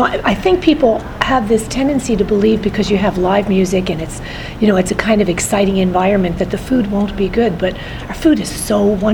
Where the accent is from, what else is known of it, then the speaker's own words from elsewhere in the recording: Philadelphia, Pennsylvania, United States; I came to San Diego from Philadelphia, we both grew up in the city